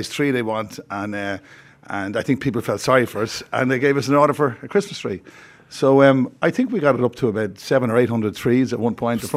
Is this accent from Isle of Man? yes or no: no; Dublin, Leinster, Ireland; moved away as an adult; now in United States; Couldn't get into construction because I was from Dublin.